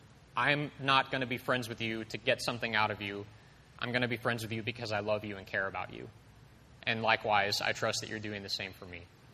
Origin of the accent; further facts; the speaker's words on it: Mississippi, United States; I'm from Mississippi. I don't talk good.